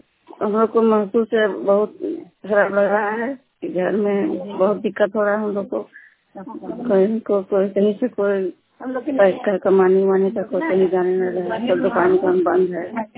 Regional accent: Amitag Parashi, India; अमीताग पराशी के रहने वाली हूँ।

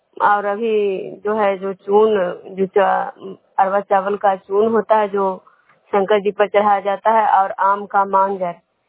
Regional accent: Bishnupur, Bihar, India; मैं बिष्णुपुर ग्राम खजरा पंचायत नालंदा जिला नगरनौसा प्रखंड के निवासी हूँ।

